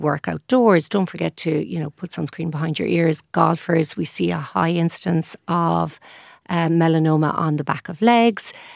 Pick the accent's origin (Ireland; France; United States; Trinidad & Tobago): Ireland; because we're fair, we're Irish.